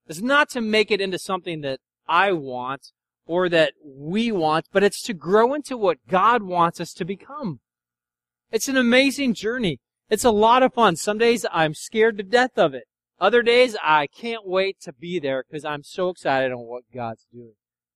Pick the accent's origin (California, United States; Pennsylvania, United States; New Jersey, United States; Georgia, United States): California, United States; Tracy; now in Lathrop, United States; we're from Tracy, although we live in Lathrop